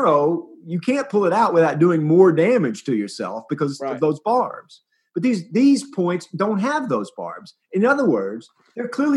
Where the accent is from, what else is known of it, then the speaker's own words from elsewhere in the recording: Arkansas, United States; I can say this because I'm from Arkansas